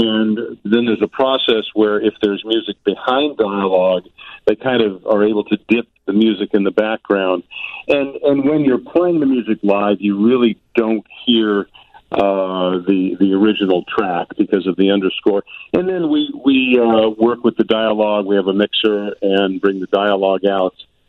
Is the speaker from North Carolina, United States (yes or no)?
no; Los Angeles, California, United States; I was a violinist growing up in Los Angeles.